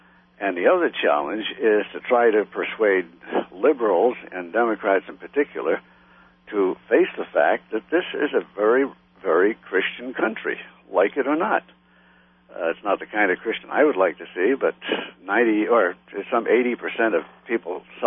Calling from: New Haven, Connecticut, United States; I'm not far from Yale.

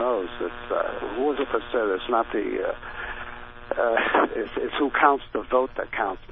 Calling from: Boston, Massachusetts, United States; I'm from the San Francisco of the Northeast, Boston.

